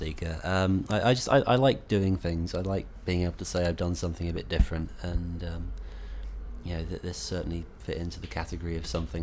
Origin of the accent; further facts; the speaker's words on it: Enfield, London, United Kingdom; I'm 21 and I'm from Enfield in North London.